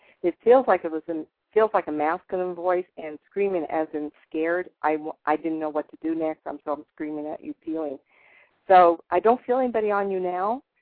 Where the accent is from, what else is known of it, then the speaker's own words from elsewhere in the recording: California, United States; I'm from California and moved to the desert about 3 years ago.